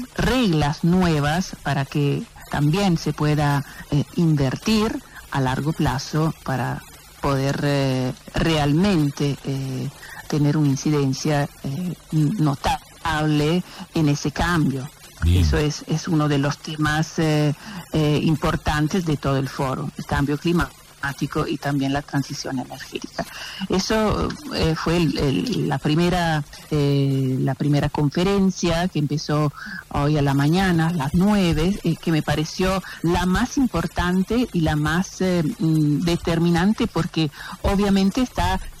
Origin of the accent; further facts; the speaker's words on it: Argentina; A nosotros, obviamente, como argentinos y como habitantes de la América